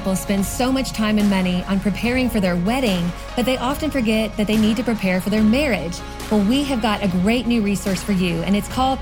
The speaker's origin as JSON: {"language": "English", "region": "Kentucky", "country": "United States", "said": "And so when we moved away from home, we're originally from Kentucky and we moved to Georgia"}